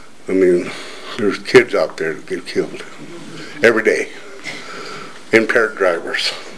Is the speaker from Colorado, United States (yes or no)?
yes; Gilcrest, Colorado, United States; I'm from Gilcrest area, but I do my shopping here.